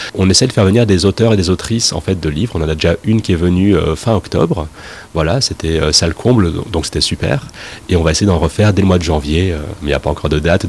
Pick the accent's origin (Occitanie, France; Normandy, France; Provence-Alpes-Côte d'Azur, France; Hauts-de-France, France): Provence-Alpes-Côte d'Azur, France; Sisteron; moi j'ai grandi ici en fait. Je viens de la vallée de Jabron qui est juste à côté, puis tout mon collège-lycée j'ai fait ici à Sisteron. C'est une ville, c'est celle où j'ai grandi en fait, que j'ai toujours adoré